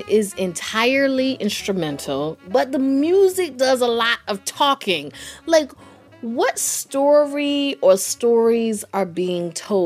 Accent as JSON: {"language": "English", "town": "Durham", "region": "North Carolina", "country": "United States", "tie": "born or raised there", "said": "I grew up in Durham."}